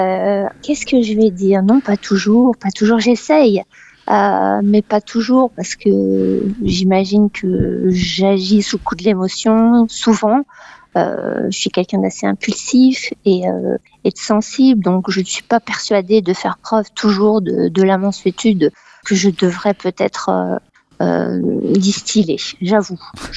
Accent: Paris, Île-de-France, France; now in England; moi je suis parisienne d'origine

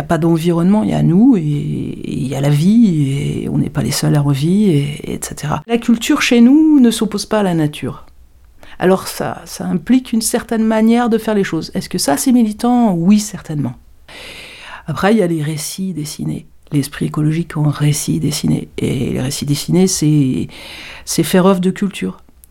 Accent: Paris, Île-de-France, France; je suis née à Paris, je suis parisienne, ça va pas peut-être un petit peu s'entendre là. Et je suis arrivée sur Larzac

